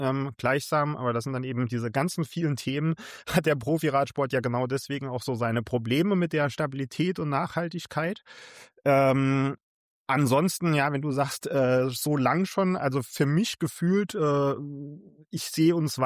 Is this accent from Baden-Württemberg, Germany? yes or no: no; Saarland, Germany; ich komme aus dem Saarland.